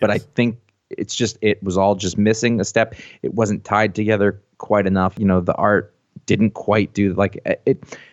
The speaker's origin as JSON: {"language": "English", "region": "New England", "country": "United States", "tie": "born or raised there", "said": "Oh, but I grew up in New England."}